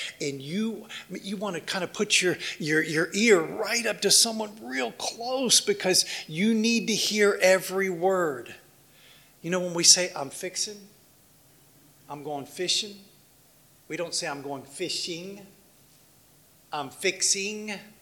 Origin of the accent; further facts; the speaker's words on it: Washington, District of Columbia, United States; also born or lived in Oklahoma; In Oklahoma, when I went to Bible college, and again, I'm from Washington, D.C. Now I speak like this